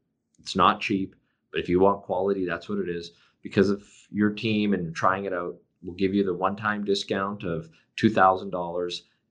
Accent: British Columbia, Canada; as a guy born and raised in British Columbia, my parents came here as immigrants.

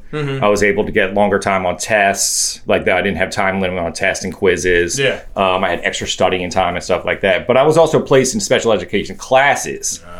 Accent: Ellicott City, Maryland, United States; Columbia. Ellicott City.

